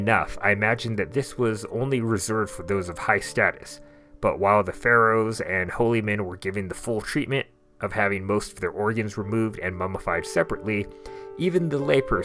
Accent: Stockton, California, United States; I grew up in Stockton, California, and in an attempt to get me interested in history, my mom would occasionally take me to the Hagen Museum

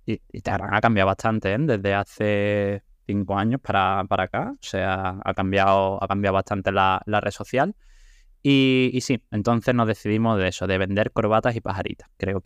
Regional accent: Seville, Andalusia, Spain; en Sevilla, nosotros somos sevillanos

